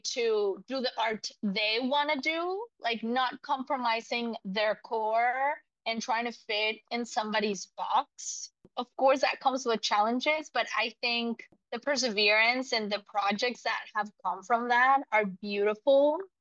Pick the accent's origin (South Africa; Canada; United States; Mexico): Mexico; I grew up in Mexico.